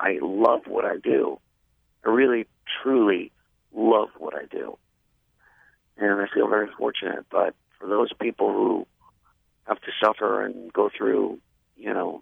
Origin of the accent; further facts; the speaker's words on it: New York City, New York, United States; also born or lived in New Jersey; And, you know, I grew up in New York City and New Jersey, and my parents were actors and singers